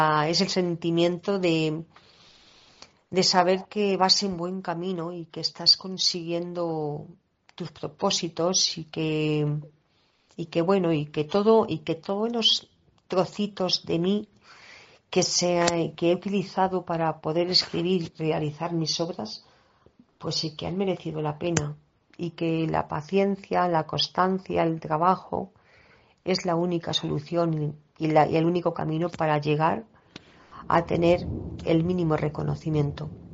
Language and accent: Spanish; El Pedernoso, Castilla-La Mancha, Spain; en mi tierra, en El Pedernoso, en los pueblos colindantes como el Mota del Cuervo, Pedroñeras, aunque los campos no tienen bosques ni tienen arboledas profundas donde esconderse, ni lagunas profundas, pero sí que hay parajes muy bonitos, manchegos